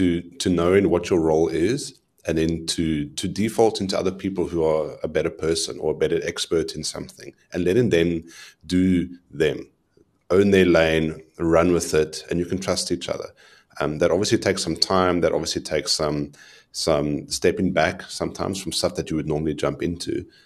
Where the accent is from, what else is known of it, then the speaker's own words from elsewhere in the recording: South Africa; We are South African. We love our country. We want to help each other.